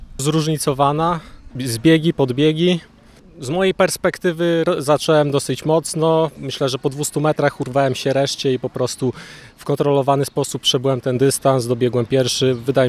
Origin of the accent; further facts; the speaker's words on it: Olsztyn, Warmian-Masurian Voivodeship, Poland; jestem z Olsztyna.